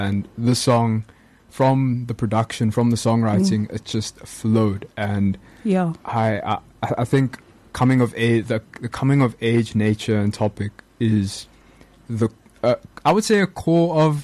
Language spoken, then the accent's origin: English; Paarl, Western Cape, South Africa; But I was born in Paul, raised in Paul.